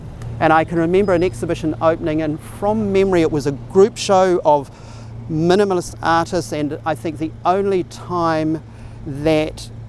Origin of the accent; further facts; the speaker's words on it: Christchurch, Canterbury, New Zealand; also born or lived in Tokoroa; I'm actually not born in Christchurch, I'm born in Tokoroa, although I grew up here in Christchurch. Came to Christchurch when I was four in 1961.